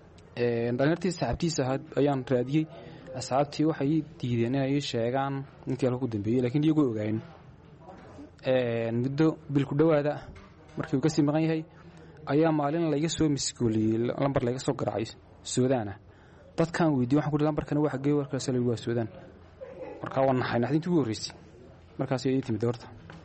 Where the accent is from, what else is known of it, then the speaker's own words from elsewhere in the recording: Borama, Awdal, Somalia; waxaan ahay nin reer Boorama